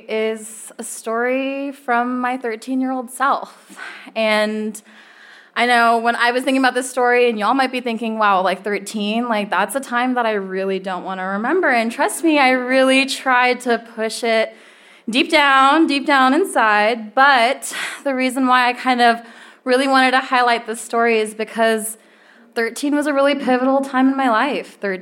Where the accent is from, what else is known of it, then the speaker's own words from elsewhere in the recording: India; within my identity of being Indian, I am North and South Indian. My mom is a Punjabi Sikh, and my dad is a Hindu Tamil from Tamil Nadu.